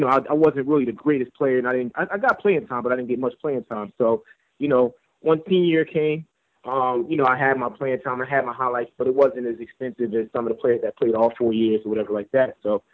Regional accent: Irvington, New Jersey, United States; All right, so I'm from Irvington, New Jersey. It's really close to Newark, New Jersey. A lot of people have heard of Newark, New Jersey. I went to school in Irvington and grew up in Irvington my whole life.

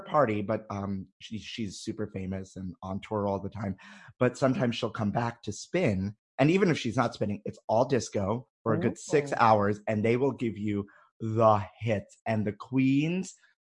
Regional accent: Brooklyn, New York, United States; I'm also born and raised in Brooklyn and a true New Yorker.

